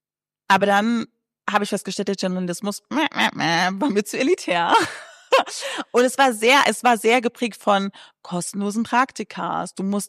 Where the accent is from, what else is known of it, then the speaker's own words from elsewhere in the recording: Berlin, Germany; Also, ich bin in Berlin groß geworden mit einer alleinerziehenden Mutter.